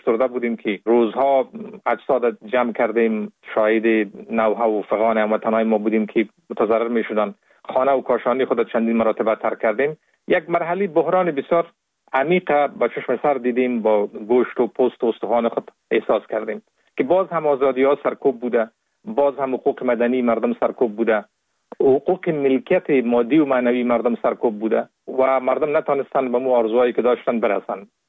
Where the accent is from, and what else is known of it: Kabul, Afghanistan; born there